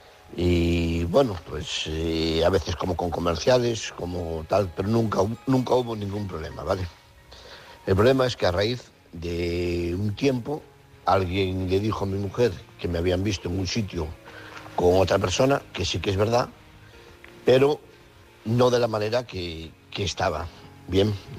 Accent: Madrid, Community of Madrid, Spain; soy de Madrid.

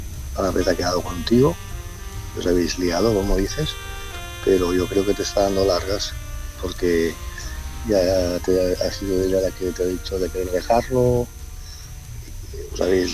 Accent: Tarragona, Catalonia, Spain; de Tarragona.

